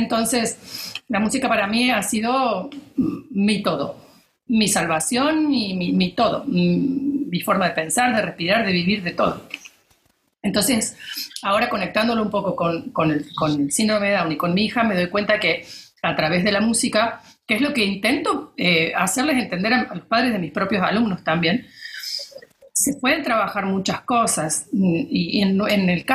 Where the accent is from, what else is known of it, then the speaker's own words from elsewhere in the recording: Argentina; now in Dubai, United Arab Emirates; estoy en Dubái, en Emiratos Árabes, soy argentina, profesora de saxofón